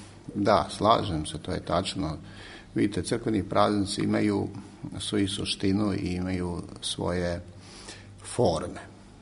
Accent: Serbia; mi smo kao Srbi vezani za šume

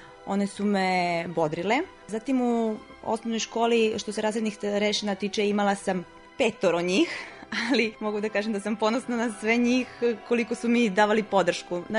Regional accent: Popovac, Southern and Eastern Serbia, Serbia; also born or lived in Niš; Životna priča je počela u Nišu 1985. godine. Tu sam rođena, živim u Popovcu. U Popovcu se moji doselili 1961. godine iz Zvonca. To je malo mesto pored Zvonačke banje, vrlo lepo. Osnovnu školu sam završila u Popovcu

